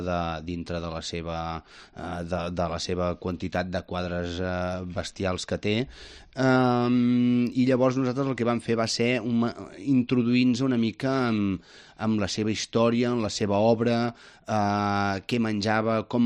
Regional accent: Catalonia, Spain; Jo, com a empordanès, el mar i muntanya és algo que em sorgeix de forma innata

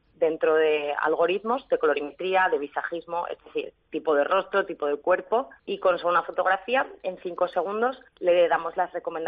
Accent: Zaragoza, Aragon, Spain; now in Valencia, Spain; pues me vuelvo a Zaragoza, si yo soy de Zaragoza

